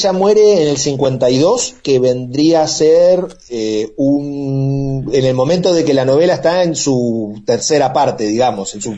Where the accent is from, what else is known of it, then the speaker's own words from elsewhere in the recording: Uruguay; Como buen uruguayo que va mucho a Argentina